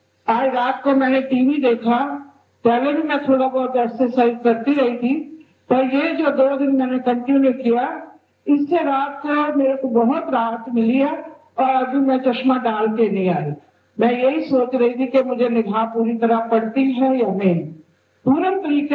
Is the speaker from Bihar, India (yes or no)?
no; Ghaziabad, Uttar Pradesh, India; मैं गाजियाबाद से आई हूँ … और मेरी उम्र 72 साल है